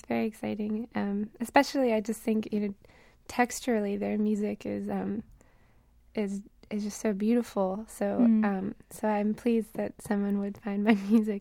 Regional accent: New England, United States; White Hinterland refers to a low-lying coastal region, like where I grew up in New England.

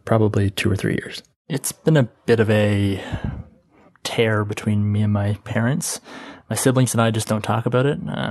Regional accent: Canada; I'm from Canada.

